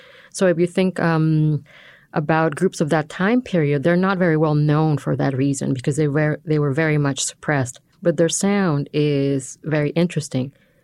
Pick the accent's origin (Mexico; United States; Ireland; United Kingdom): Mexico; Baja California; moved away as an adult; now in Vancouver, Canada; I was born and raised in Mexico. I'm from Baja California. I'm Cachanilla. I went to Canada as a woman in her 20s to pursue my studies. And I landed in Vancouver